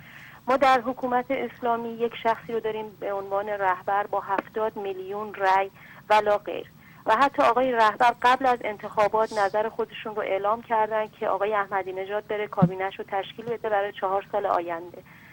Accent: Iran; به عنوان یک ایرانی، تک تک ما در خارج از کشور

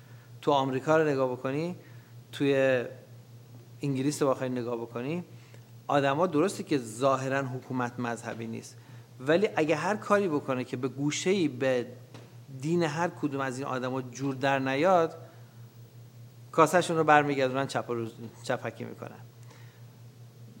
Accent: Iran; ولی خب من به عنوان یه ایرانی فقط وظیفه بود داشتم

